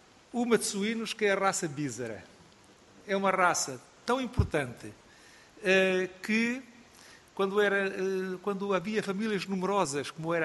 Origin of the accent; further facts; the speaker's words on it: Bragança, Portugal; born there; Nasci no Nordeste de Trás-os-Montes